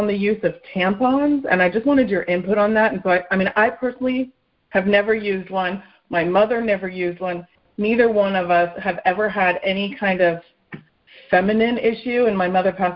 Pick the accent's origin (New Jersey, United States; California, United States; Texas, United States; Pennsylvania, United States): California, United States; Again, I'm from California